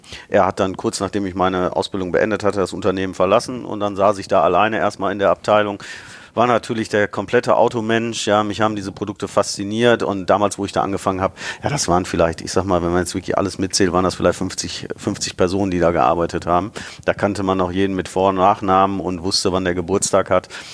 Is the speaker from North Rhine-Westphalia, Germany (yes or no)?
yes; Bottrop, North Rhine-Westphalia, Germany; also born or lived in Karlsruhe; Ich habe auch mal für 2 Jahre als Kind in Karlsruhe gelebt, aber eigentlich war ich immer Bottroper Jung, wie man so schön sagt. Bin in Bottrop geboren, meine Familie kam dort her.